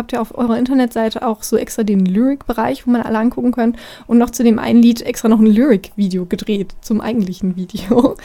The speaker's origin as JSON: {"language": "German", "region": "Berlin", "country": "Germany", "tie": "born or raised there", "lives_now": "Jena, Germany", "said": "Ich komme persönlich aus Berlin, bin dort geboren, lebe jetzt hier in Jena"}